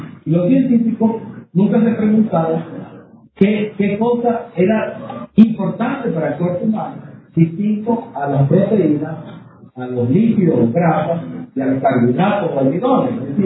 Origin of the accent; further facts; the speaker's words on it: Venezuela; Nosotros somos venezolanos